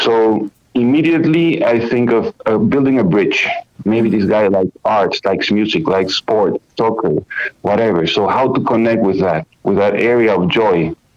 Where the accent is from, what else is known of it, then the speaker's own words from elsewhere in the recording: Peru; now in United States; For me, I mean, coming from Peru, I came 4 years ago from Peru.